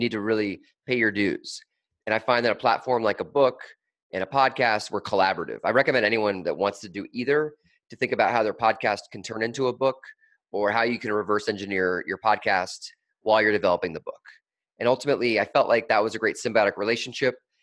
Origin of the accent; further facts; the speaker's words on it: Des Moines, Iowa, United States; And I grew up in Des Moines, Iowa. As I mentioned, there's a lot of farms in the Midwest and silos, right?